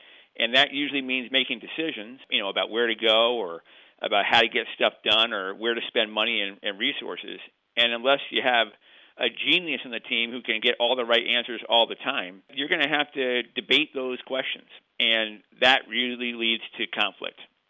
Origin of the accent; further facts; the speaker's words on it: Northeast, United States; I'm actually from the Northeast originally, but I've been in the Midwest for 25 years, so I'm here for the duration.